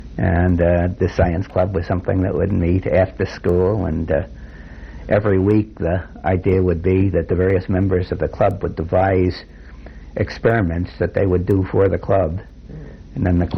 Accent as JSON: {"language": "English", "town": "Far Rockaway", "region": "New York", "country": "United States", "tie": "born or raised there", "said": "In the town of Far Rockaway, which is in the southeast corner of New York City, just bordering on Nassau County."}